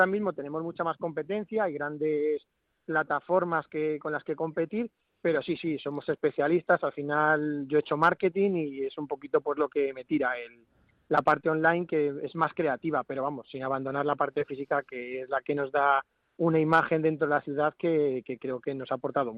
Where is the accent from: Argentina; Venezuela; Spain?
Spain; Alcalá de Henares, Community of Madrid; nosotros somos de Alcalá